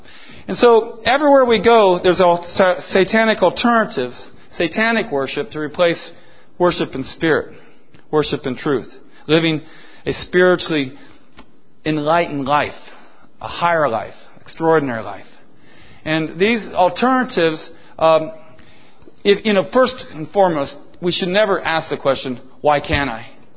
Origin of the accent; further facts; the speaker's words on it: Ohio, United States; My home state of Ohio, 44,000 victims.